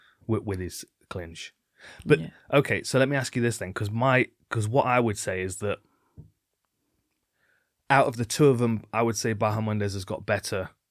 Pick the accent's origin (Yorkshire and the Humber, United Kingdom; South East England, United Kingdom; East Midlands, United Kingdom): East Midlands, United Kingdom; Nottingham; the difference in childhoods of like growing up in Nottingham with like, you know, you're out on your bike, you're playing football, you're climbing trees